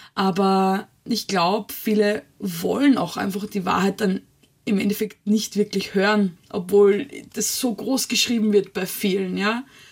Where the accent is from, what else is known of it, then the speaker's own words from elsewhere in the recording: Austria; bei uns in Österreich gibt es einen Märchenpark